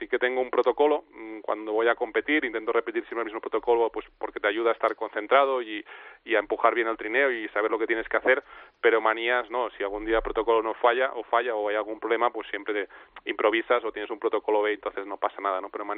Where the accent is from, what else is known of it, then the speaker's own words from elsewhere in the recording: Catalonia, Spain; como catalán y español que me siento